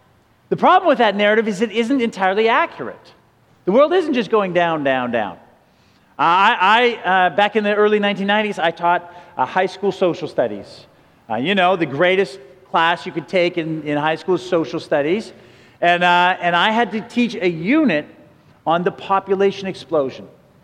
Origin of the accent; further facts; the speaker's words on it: Alberta, Canada; moved away; I grew up in Alberta. We couldn't have fireworks. And so I moved out here.